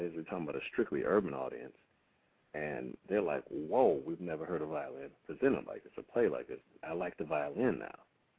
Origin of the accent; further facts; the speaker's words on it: Detroit, Michigan, United States; Being in Detroit, growing up in Detroit, they had the Detroit Symphony, and it was predominantly orchestra that consisted of no African-Americans whatsoever.